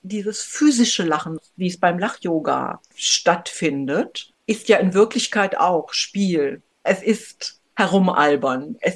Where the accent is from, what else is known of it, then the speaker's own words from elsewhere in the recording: Rhineland, Germany; Also, ich bin im Rheinland aufgewachsen und mit dem Karneval.